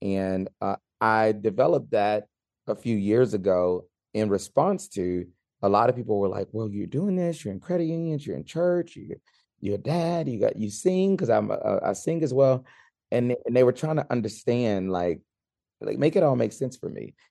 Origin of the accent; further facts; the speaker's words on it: Louisiana, United States; because I'm from Louisiana and we love our spice.